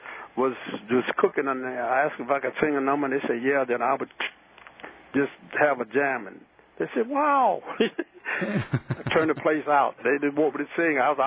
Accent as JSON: {"language": "English", "town": "East Chicago", "region": "Indiana", "country": "United States", "tie": "born or raised there", "said": "But I was born and raised in East Chicago, so everybody knew everybody over there, you know."}